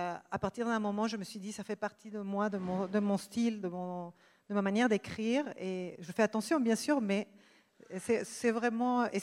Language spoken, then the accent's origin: French; Lima, Peru; French is a second language; je pense que j'étais déjà un peu française parce que j'avais fait l'école française à Lima. Donc j'ai appris le français, j'avais 3-4 ans.